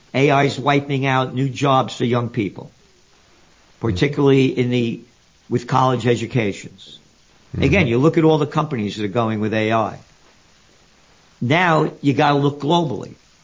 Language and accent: English; New York City, New York, United States; Again, I'm a New Yorker.